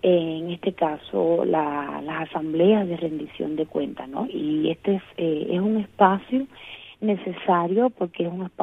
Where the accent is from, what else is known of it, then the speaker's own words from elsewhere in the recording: Cuba; y también como cubana dentro de Cuba